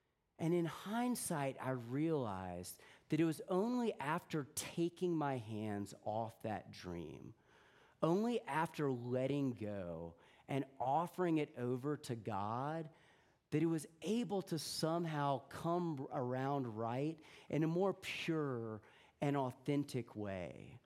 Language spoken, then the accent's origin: English; Houston, Texas, United States; born there; now in Austin, United States; We've been living in Austin for about 7 or 8 years. I was born in Houston.